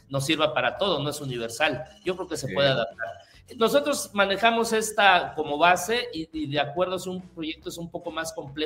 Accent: Mexico; es un deporte que tal vez en México, en mi país, no es tan famoso

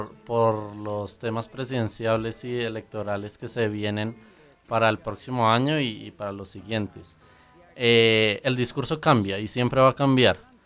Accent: Bogotá, Bogotá D.C., Colombia; yo tengo 25 años, soy bogotano, soy ingeniero industrial

